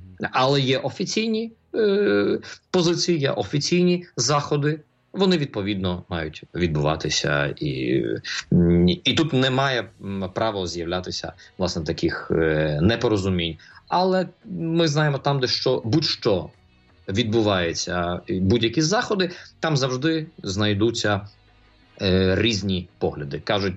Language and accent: Ukrainian; Odesa, Odesa Oblast, Ukraine; в моєму рідному місті в Одесі це є 133 національності